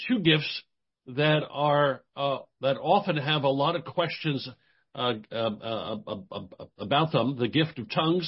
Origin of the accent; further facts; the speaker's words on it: Florida, United States; Well, as Harold said, I'm from Florida, and we've had this wonderful white stuff that you're familiar with, that we don't see too often here in Florida.